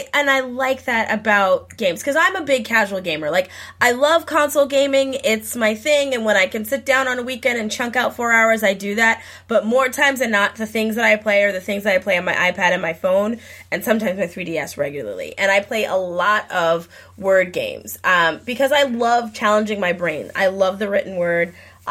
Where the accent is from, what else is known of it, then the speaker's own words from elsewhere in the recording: Massachusetts, United States; I'm from Massachusetts. I curse like a sailor.